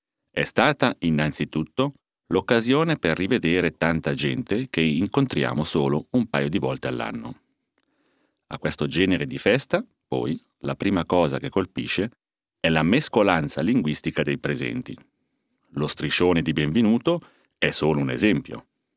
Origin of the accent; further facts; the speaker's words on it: Ticino, Switzerland; perché come ticinese, e quindi svizzero, mi parlavano subito in svizzero tedesco. Allora dovevo spiegare che anche con il passaporto rosso crociato preferivo parlare l'italiano.